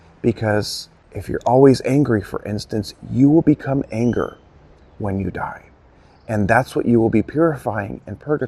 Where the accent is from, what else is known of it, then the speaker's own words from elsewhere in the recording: El Salvador; I am originally from El Salvador, and my father is celebrating his 70th birthday. So my family decided to come here for about a week